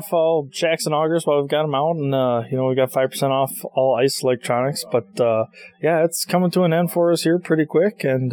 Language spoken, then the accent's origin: English; Burlington, Wisconsin, United States; You know, I grew up down in Burlington, Wisconsin. We've got the Fox River that runs through. We've got the Fox River run through, and we've got the White River that meets it there in town.